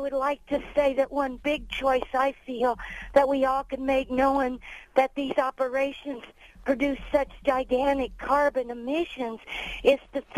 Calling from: Indiana, United States; I'm calling from Indiana, and I guess I am a vocal minority

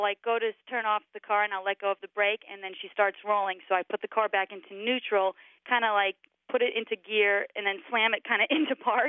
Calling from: New York, United States; I'm calling from Astoria, Queens in New York.

